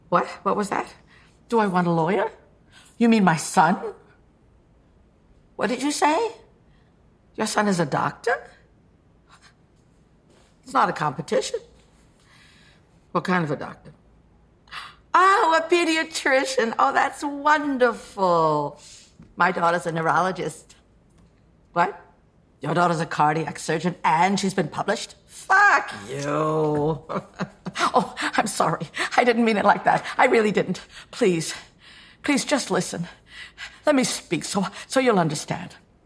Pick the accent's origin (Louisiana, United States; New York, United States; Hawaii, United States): New York, United States; New York City; Because I'm a New Yorker, and we always hated him.